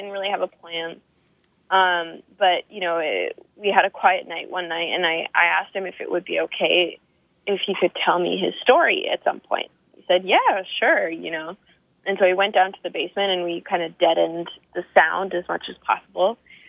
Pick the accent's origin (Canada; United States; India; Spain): Canada; And so I started thinking again about being a Canadian and what does that mean?